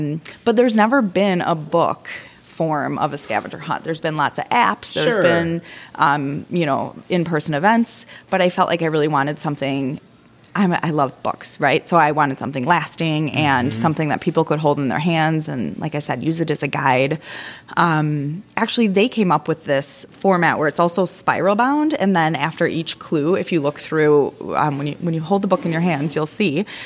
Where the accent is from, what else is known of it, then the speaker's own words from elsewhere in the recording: Milwaukee, Wisconsin, United States; also born or lived in Iowa City / Chicago; So I grew up in Milwaukee. I grew up in the burbs, though, and so I didn't really experience the city until 2000 when I moved back.